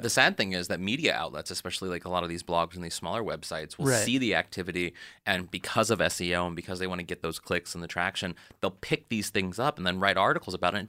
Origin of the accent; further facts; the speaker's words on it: Missouri, United States; I don't know if they still do, but I'm from Missouri, and whenever they would have fresh donuts, they would always put the blinking sign, fresh, hot, now.